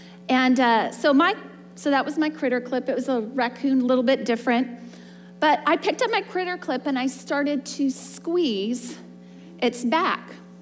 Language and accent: English; Southwest, United States; Growing up in the Southwest, we had these things called black widows.